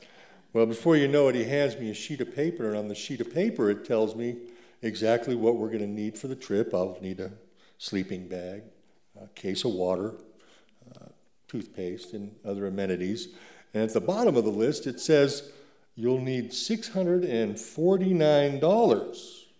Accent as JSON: {"language": "English", "town": "Casper", "region": "Wyoming", "country": "United States", "said": "So like I said, I came from Casper, Wyoming, where I lived most of my life."}